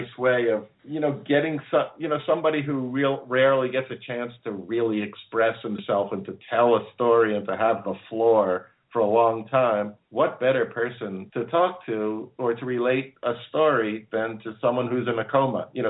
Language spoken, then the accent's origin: English; New York City, New York, United States; I grew up in Queens.